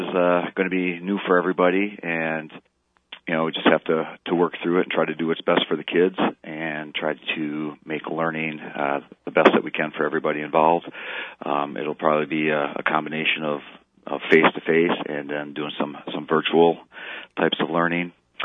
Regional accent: Rib Lake, Wisconsin, United States; I grew up in Rib Lake.

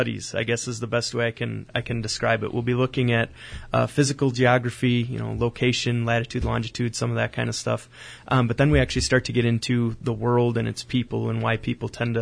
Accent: Stanley, Wisconsin, United States; I grew up in Stanley, Wisconsin, so not all that far from here. Was born and raised there and went to Stanley Boyd High School.

